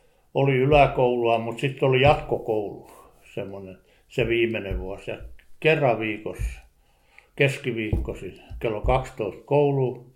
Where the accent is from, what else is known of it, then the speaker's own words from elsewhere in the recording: Mäntsälä, Uusimaa, Finland; born there; also born or lived in Oitti; mä olen tosiaan Mäntsälässä syntynyt ja me tultiin tänne Oitista Hausjärvellä, mikä on isän koti.